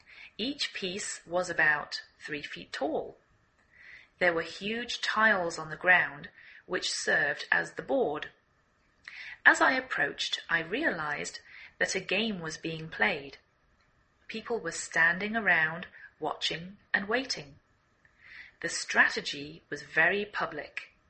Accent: England, United Kingdom; now in United States

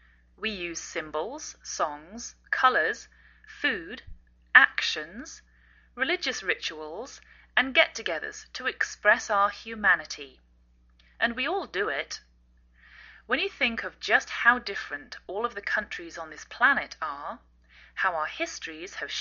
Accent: England, United Kingdom; now in United States

